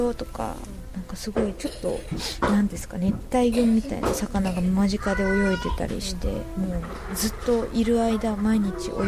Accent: Saga, Japan; 自分の地元の佐賀の、小さい頃に過ごした公園とかに生えてる木のこととかを結構が思い浮かんだりしてですね

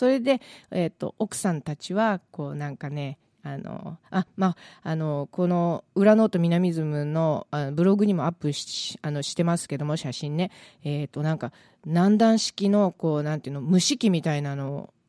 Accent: Kanto, Japan; born there; は関東生まれなので

